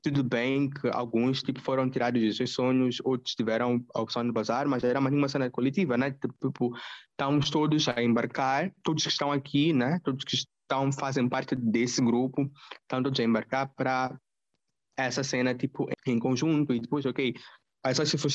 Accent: Mozambique; Eu sou jovem, sou moçambicano

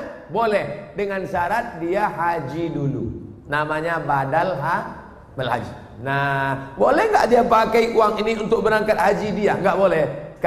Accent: Riau, Indonesia; also born or lived in Egypt; Kami di atas anak Riau

